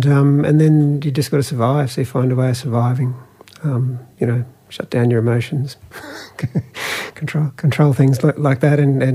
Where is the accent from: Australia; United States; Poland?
Australia; Mackay, Queensland; now in Brisbane, Australia; I grew up in Mackay in North Queensland, North Central Queensland, and have been working down here in Meanjin for 2 decades.